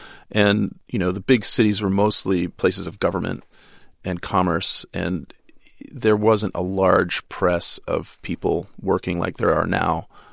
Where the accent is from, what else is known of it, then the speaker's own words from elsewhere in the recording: United States; And because I grew up in the United States where street food back then was non-existent, like the odd taco truck or something like that.